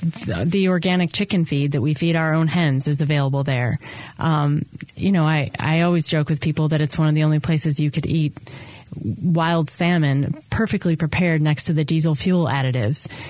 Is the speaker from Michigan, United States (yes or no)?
no; Chicago, Illinois, United States; also born or lived in St. Louis / Washington, D.C.; No, I was born and raised in Chicago. I went to school at Washington University in St. Louis. I spent 8 years in D.C., a year in New Orleans, and then here.